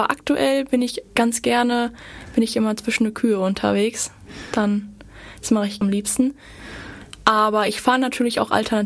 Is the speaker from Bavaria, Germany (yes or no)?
no; Wickede, North Rhine-Westphalia, Germany; Ja, also ich komme aus Wickede, in der Nähe von Werl, das kennen glaube ich die meisten, oder auch im Kreis Soest. Kleines, etwas größeres Örtchen, sag ich mal.